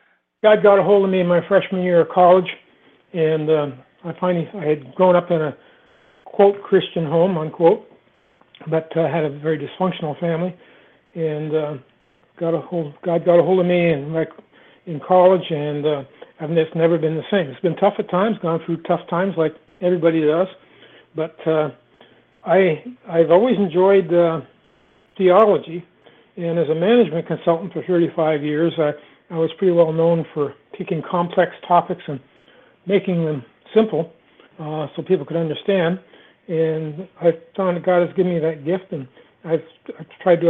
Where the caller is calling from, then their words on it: Washougal, Washington, United States; Well, I'm calling from Washougal, Washington. Washougal actually means rushing water. It's near Portland, Oregon. And It's a small town, very enjoyable, at the mouth of the Columbia River Gorge.